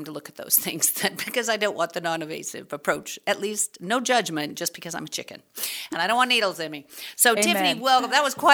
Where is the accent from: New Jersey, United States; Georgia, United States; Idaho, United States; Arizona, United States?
Idaho, United States; Sandpoint; is that has been the mission of that building the whole time I was growing up in Sandpoint.